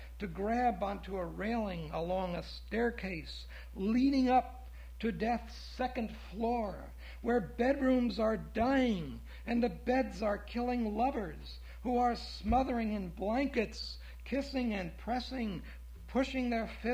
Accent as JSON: {"language": "English", "region": "New Jersey", "country": "United States", "tie": "born or raised there", "said": "I was born and raised in Jersey and always went to the ocean every summer."}